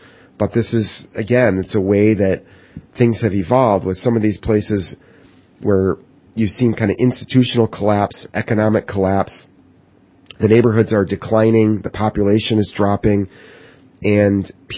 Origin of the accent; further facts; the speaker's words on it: Michigan, United States; I grew up in Western Michigan in an area where, you know, the high school population actually declined like the first day of deer season.